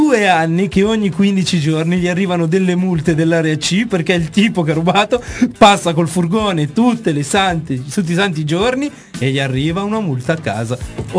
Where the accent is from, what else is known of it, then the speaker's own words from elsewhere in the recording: Naples, Campania, Italy; perché io sono napoletano e lo sapete quanto tengo la mia terra.